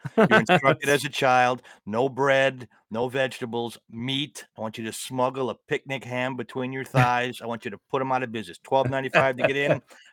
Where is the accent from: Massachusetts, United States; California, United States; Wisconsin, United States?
Wisconsin, United States; Milwaukee; I grew up in Milwaukee with all those things.